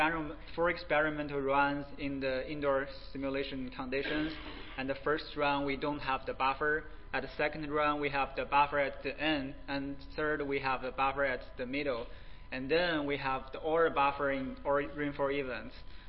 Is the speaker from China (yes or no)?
yes; China; English is a second language; now in Oxford, United States; I come from China and now I'm actually working at the National Sedimentation Lab at the Oxford, Mississippi.